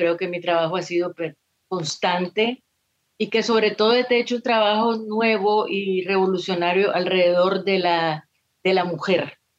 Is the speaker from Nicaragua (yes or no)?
yes; Nicaragua; Dedico el premio a Nicaragua porque, como dije, es la madre de mi inspiración, es el lugar de donde vengo, soy como una planta, digamos, y mi savia es Nicaragua